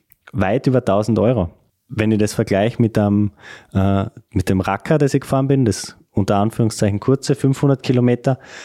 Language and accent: German; Austria; also ich jetzt als Österreicher hatte die Möglichkeit